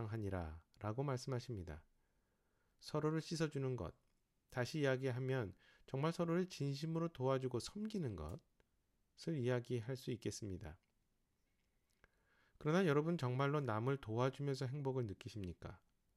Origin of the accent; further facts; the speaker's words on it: South Korea; 우리는 특히 우리 한국 사람은요, 미래를 향해 달리기 좋아합니다.